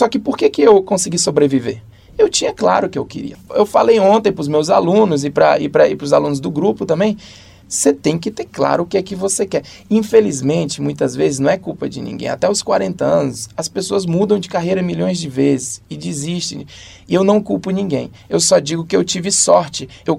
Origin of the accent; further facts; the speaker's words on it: Northeast Region, Brazil; você é descendente de índio, você é descendente de... Então, é tão misturado, principalmente eu, de onde eu venho, do Nordeste.